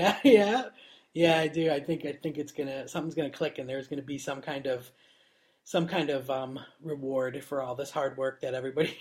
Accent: Niagara Falls, New York, United States; It wasn't that bad because I grew up in Niagara Falls. So on the New York side.

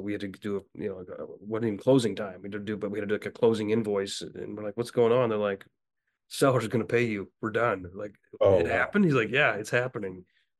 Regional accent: Illinois, United States; I grew up in Illinois.

